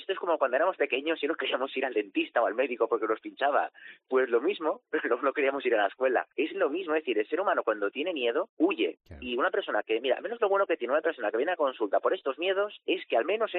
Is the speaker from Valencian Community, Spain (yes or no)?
yes; Alicante, Valencian Community, Spain; Claro, tú y yo que somos de Alicante, ahora nos vamos a Barcelona y vamos en coche